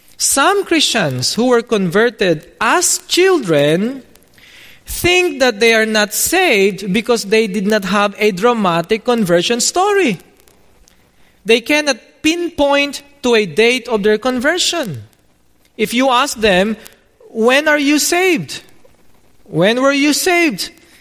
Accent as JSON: {"language": "English", "country": "Philippines", "tie": "born or raised there", "said": "I grew up in the Philippines. I grew up Roman Catholic, but a nominal one."}